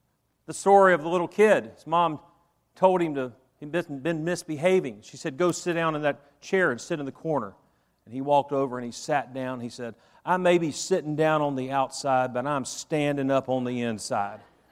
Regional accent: the South, United States; I was raised in the South.

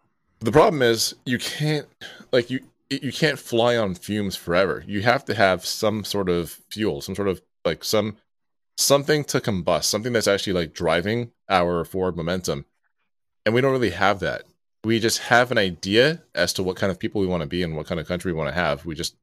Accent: Canada; I'm from Canada

